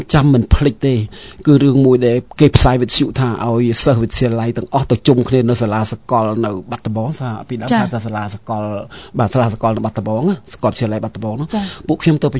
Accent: Thma Koul, Battambang, Cambodia; ខ្ញុំកើតនៅនឹងបាត់ដំបងតែម្ដង

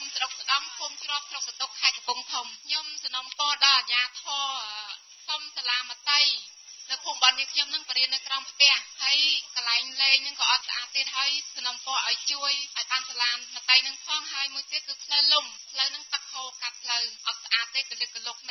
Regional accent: Kampong Thom, Cambodia; នាងខ្ញុំមកពីភូមិត្រៃអូភូមិភ្នៅស្រុកសន្ទុកខេត្តកំពង់ធំ

